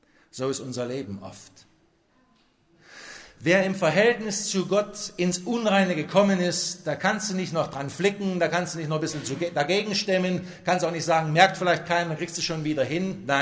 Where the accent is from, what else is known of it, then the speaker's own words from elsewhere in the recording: Meissen, Saxony, Germany; ich stamme aus Meißen und bin immer wieder bewegt, wenn ich irgendwas von dieser Stadt höre oder im Fernsehen sehe.